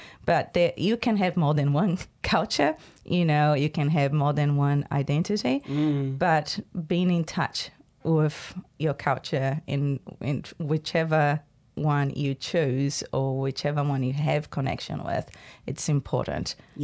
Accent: India; now in New Zealand; I came from India to New Zealand, and it took me a long time, you know, getting to know the place and the country to find my own space here in New Zealand. But I think being part Indigenous, for myself, it's been a real good connection.

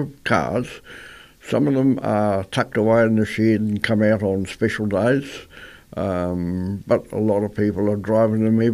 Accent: Wairoa, Hawke's Bay, New Zealand; Well, I lived in Tauranga for 52 years. I'm originally from Hawke's Bay. My hometown is Wairoa. And I married a Hastings lady 54 years ago. And when we moved to Tauranga, actually Mount Maunganui

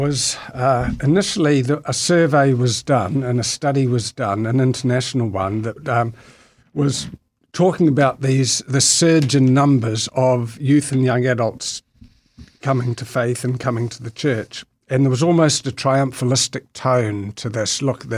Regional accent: Auckland, New Zealand; I was brought up in Auckland within a family that had little or no church connection, so I had really no exposure to religion or Christianity in particular.

